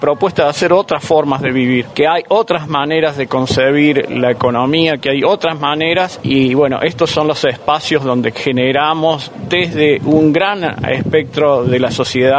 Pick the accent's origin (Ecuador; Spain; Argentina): Argentina; Comodoro Rivadavia, Chubut; Yo vengo de Comodoro Rivadavia